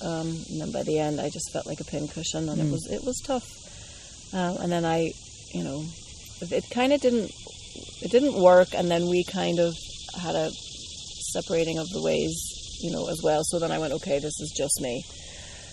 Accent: United States; now in Ireland; being an American citizen living in Ireland, I didn't know if I would ever want to move home.

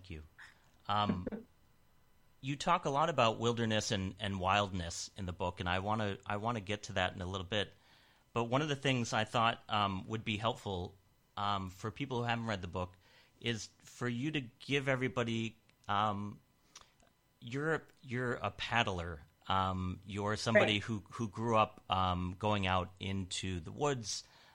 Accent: Minnesota, United States; So I grew up partly in Minnesota, and we used the BWCA, the Boundary Waters Canoe Area, and also Quetico.

